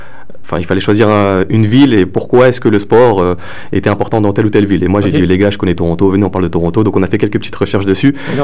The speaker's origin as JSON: {"language": "French", "town": "Paris", "region": "Île-de-France", "country": "France", "said": "Faut savoir que moi, je viens de Paris. Donc moi, mon sport, c'est le foot."}